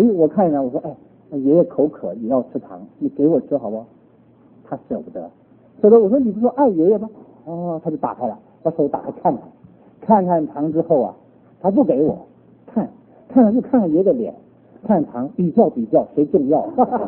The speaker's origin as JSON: {"language": "Chinese", "region": "Northeast China", "country": "China", "said": "我是东北人，你拿吃东西来说，我东北人吃馒头的啊"}